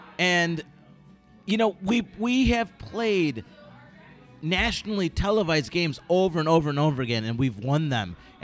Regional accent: New York, United States; even Rebecca, who was solid girl from Fairport right next to my hometown, knew the people that, you know, own the deli that I used to work at growing up.

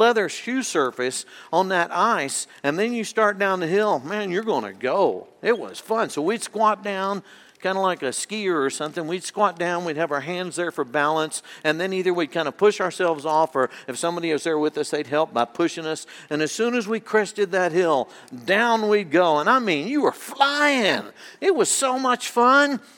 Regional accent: Texas, United States; I grew up in North Texas, and even though it wasn't super cold there, we did get some cold weather during the winters.

